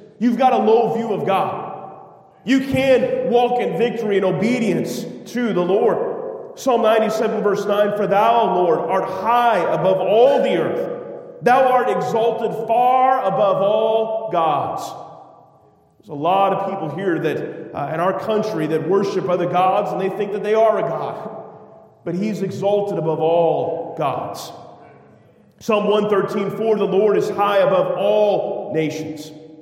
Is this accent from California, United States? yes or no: yes; Sacramento, California, United States; also born or lived in North Carolina; I grew up in California. This is my home church. I spent most of my life here in Sacramento. But 6 years of my life I spent in North Carolina.